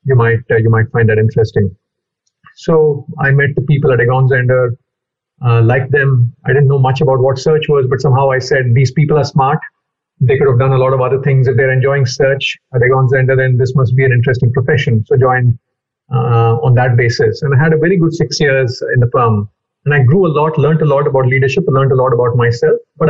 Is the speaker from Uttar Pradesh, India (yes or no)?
no; Chennai, Tamil Nadu, India; also born or lived in Gwalior; I come from the South, as my name indicates. My father was a public sector banker. Initial years in small towns in Tamil Nadu, 4 years in a town called Gwalior, sandwiched between Agra and Jhansi. I think 9th onwards, I was in Chennai.